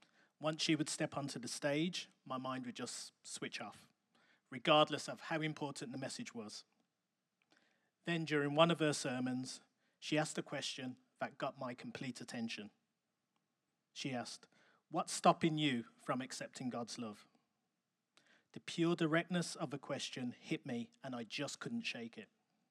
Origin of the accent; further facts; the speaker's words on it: England, United Kingdom; I was born and raised in England in a home with little disposable income, but full of love and free of drama.